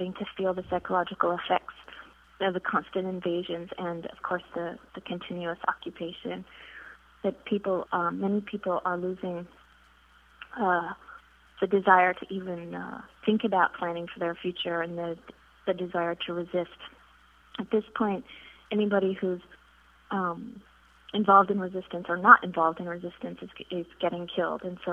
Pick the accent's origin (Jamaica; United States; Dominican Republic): United States; some people will listen to my voice because I'm an American, they don't listen to Palestinians here